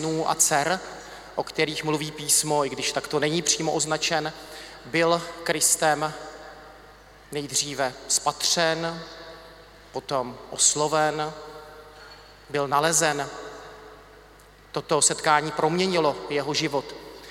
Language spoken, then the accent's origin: Czech; Třebíč, Vysočina Region, Czechia; Pocházím z Třebíče